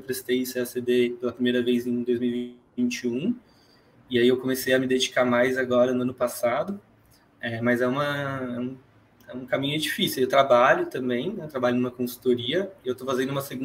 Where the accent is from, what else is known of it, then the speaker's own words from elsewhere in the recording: São Paulo, Brazil; sou de São Paulo, eu tenho 31 anos.